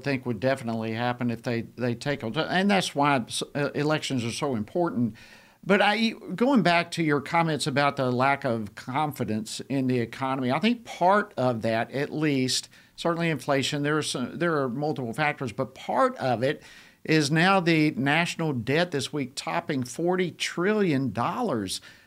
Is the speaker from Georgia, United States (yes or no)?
yes; Georgia, United States; represents the 11th Congressional District of my home state, great state of Georgia.